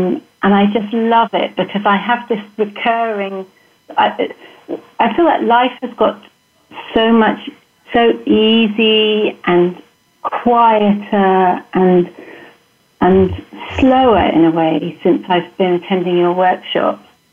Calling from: Oxford, South East England, United Kingdom; Hi. I'm calling in from Oxford, England.

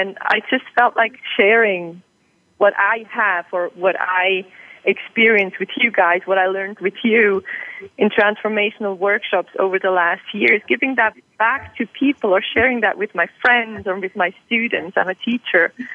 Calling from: Basel, Basel-Stadt, Switzerland; I'm in Basel today, in Switzerland, in my workplace.

